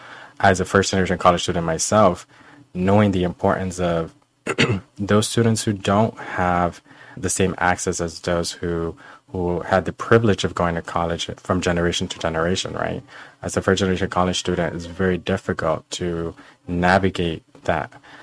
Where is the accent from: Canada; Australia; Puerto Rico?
Puerto Rico; growing up in Puerto Rico, and I come from a background that wasn't very, in terms of education, did not have a lot of access.